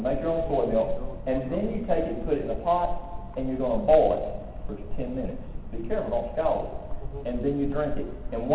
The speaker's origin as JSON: {"language": "English", "region": "Tennessee", "country": "United States", "said": "It was environmentally predisposed because I'm from East Tennessee and I eat East Tennessee diet. Just the same as my daddy, my granddaddy, and all the rest of them."}